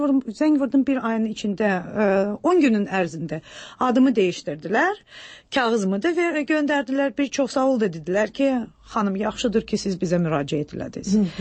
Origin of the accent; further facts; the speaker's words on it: Baku, Azerbaijan; Valla, Bakıda 25 il yaşamışam özdə. Belə necə deyərlər, Karinoy Bakiliyəm. Bakını da çox yaxşı tanıyıram.